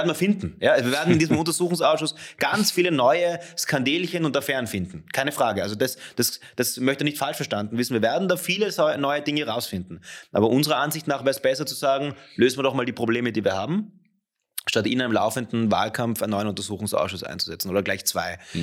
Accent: Innsbruck, Tyrol, Austria; ich bin in Innsbruck aufgewachsen, in Tirol

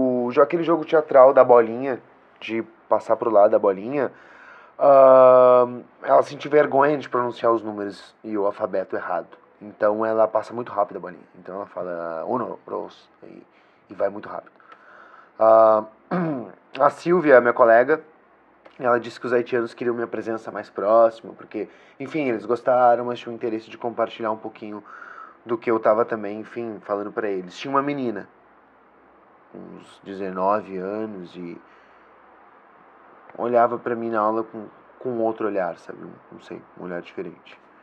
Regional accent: South Region, Brazil; Não sou mexicano, argentino, nem tampouco de Chile. Eu sou brasileiro. Da parte bem de baixo, do sul.

